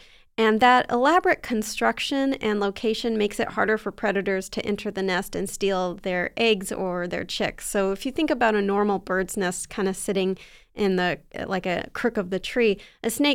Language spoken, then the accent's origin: English; San Diego, California, United States; so in my hometown in San Diego, I think there was this big, like weird mansion that was built sort of in the chaparral area